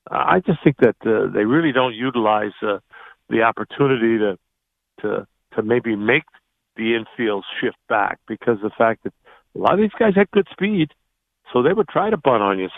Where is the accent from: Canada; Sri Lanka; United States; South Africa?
Canada; Chatham, Ontario; When the scouts started showing up in my hometown in Chatham at 17 years old, I said that baseball might be the sport that I could maybe become a professional.